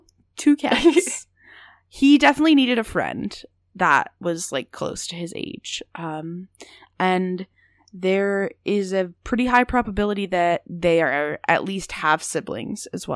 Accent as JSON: {"language": "English", "region": "Maryland", "country": "United States", "said": "I'll say it till I'm dead. I'm from Maryland. I love that place a lot."}